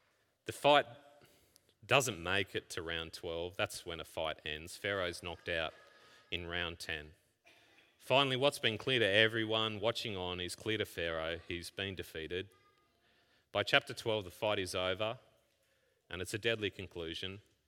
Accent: Ipswich, Queensland, Australia; Some of you know I grew up in Queensland.

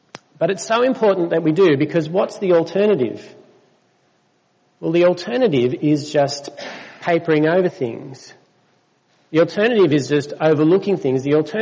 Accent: Australia; I think the reason I do is because I'm Australian.

